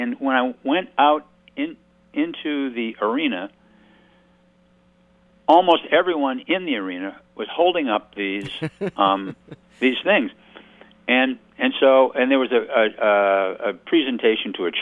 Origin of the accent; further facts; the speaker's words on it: Detroit, Michigan, United States; I said, I grew up outside of Detroit.